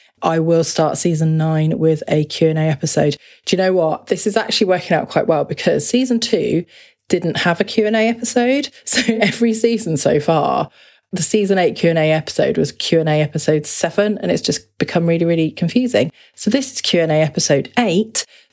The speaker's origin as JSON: {"language": "English", "country": "United Kingdom", "said": "you know, I'm British, but we are quite negative about languages."}